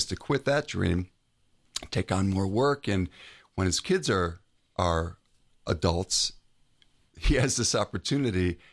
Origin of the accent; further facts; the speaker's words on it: Chicago, Illinois, United States; I'm from Chicago, cradle Catholic, only child. Product of divorced parents.